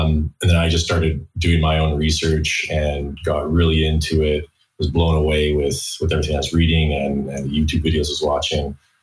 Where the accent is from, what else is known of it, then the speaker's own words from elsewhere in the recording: Canada; also born or lived in New York, United States / London, United Kingdom; Myself, I'm from Canada and born and raised, and did some schooling in the US, lived in New York, lived over in London for a couple of years.